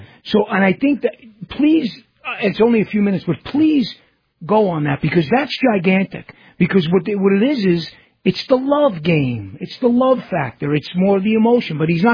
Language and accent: English; New York City, New York, United States; I'm from New York City